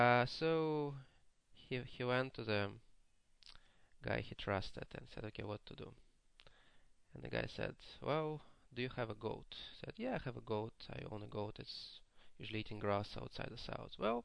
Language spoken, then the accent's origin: English; Russia; So I was growing up in Russia when it was a kind of a Great Depression there.